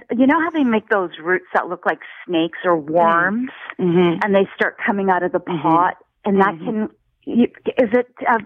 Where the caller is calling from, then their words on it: Toronto, Ontario, Canada; From Toronto.